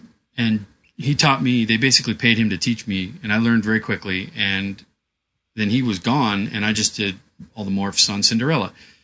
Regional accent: Fresno, California, United States; Well, I grew up in Fresno

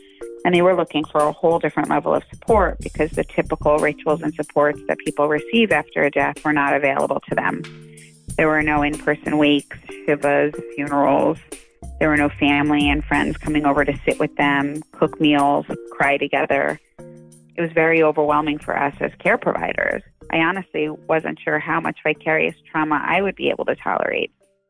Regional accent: Westfield, New Jersey, United States; I'm from Westfield, New Jersey.

